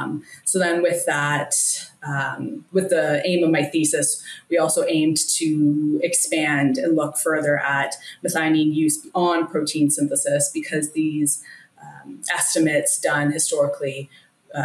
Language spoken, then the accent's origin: English; Ontario, Canada; I haven't strayed too far from home. I'm originally from Ontario, just east of Toronto.